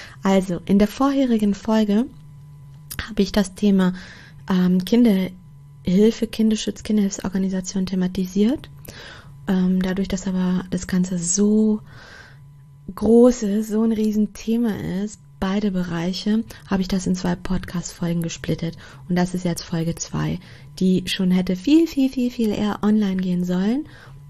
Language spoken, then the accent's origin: German; Portugal; ich bin Einzelkind, und bin in Portugal aufgewachsen und geboren.